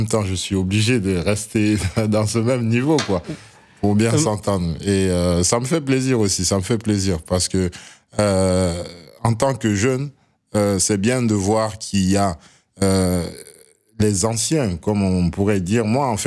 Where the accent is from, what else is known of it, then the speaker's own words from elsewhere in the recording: Guinea; Enfin, on est Guinéen, quoi. On a dit non à